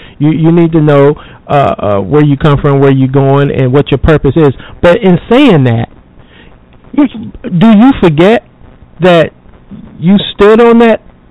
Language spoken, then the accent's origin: English; North Carolina, United States; I'm from here. I'm from North Carolina.